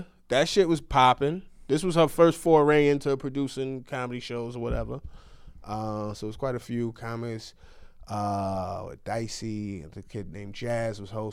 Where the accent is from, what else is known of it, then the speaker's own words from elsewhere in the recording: New York, United States; I'm a New Yorker saying this